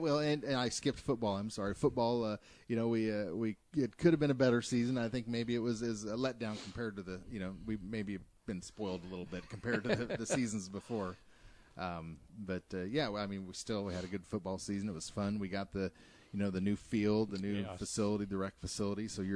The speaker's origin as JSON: {"language": "English", "town": "Winfield", "region": "Iowa", "country": "United States", "tie": "born or raised there", "said": "I got a lot of fond memories of growing up in Winfield there."}